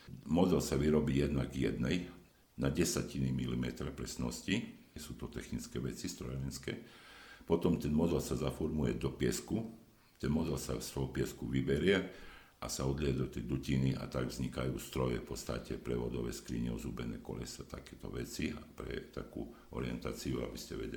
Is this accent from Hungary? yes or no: no; Poland; U nás v Poľsku a u nás napríklad, hej, že podobné také kultúra stravovania.